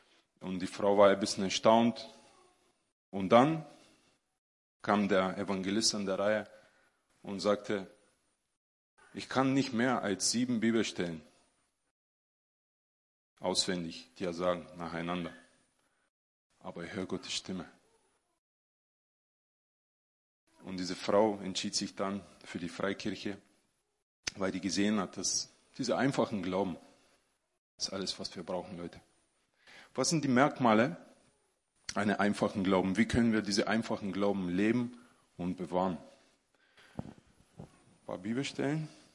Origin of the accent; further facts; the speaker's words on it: Bulgaria; German is a second language; now in Germany; den Gott berufen hat, damals zur Wendezeit bei uns in Bulgarien. Bulgarien ist zwischen 6 und 7 Millionen Menschen.